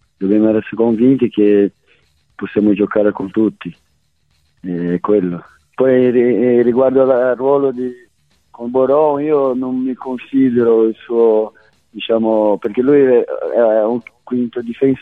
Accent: Brazil; io come brasiliano

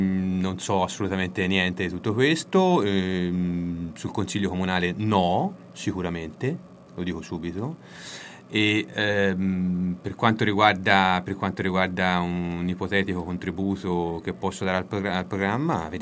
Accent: Siena, Tuscany, Italy; io sono un senese, sono nato sulle Lastre, ho vissuto a Siena, appunto, non solo ci sono nato a Siena, ma la sento

